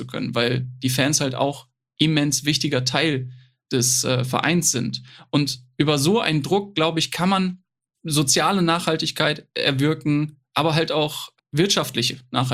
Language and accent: German; Dortmund, North Rhine-Westphalia, Germany; als Dortmunder